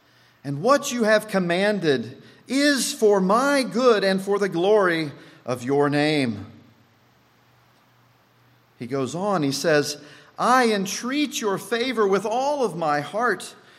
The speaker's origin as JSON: {"language": "English", "region": "Midwest", "country": "United States", "tie": "born or raised there", "said": "but I guess growing up in the Midwest, if something tasted that good, you wanted a large portion of it."}